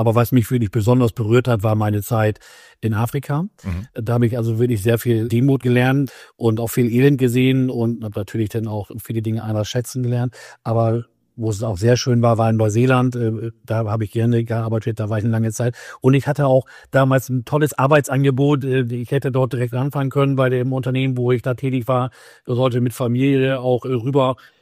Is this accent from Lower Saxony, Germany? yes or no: yes; Wangerland, Lower Saxony, Germany; Also ich merke das, weil ich ja hier aufgewachsen bin und ich gefühlt jeden kenne.